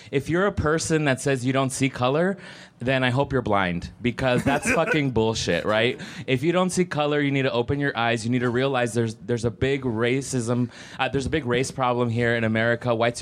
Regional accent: Texas, United States; y'all, see, I'm from Texas already.

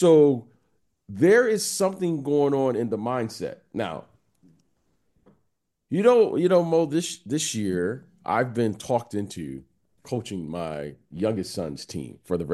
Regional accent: Detroit, Michigan, United States; I'm from Detroit.

